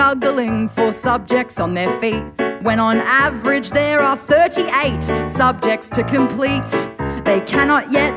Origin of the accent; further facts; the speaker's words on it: New South Wales, Australia; Yeah, I'm from the Premier State, but it really should say the shit Premier State.